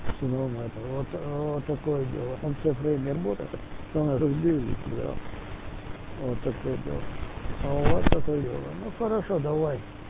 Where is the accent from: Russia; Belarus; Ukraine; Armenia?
Ukraine; я сам с Украины.